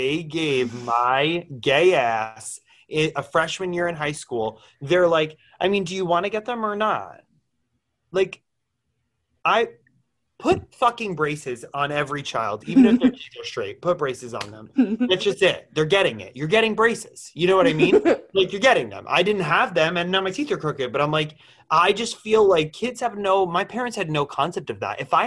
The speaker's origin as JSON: {"language": "English", "town": "Wayne", "region": "New Jersey", "country": "United States", "said": "now everyone's going to know I'm the bitch from Wayne, New Jersey that did not get on the Real Housewives of New Jersey."}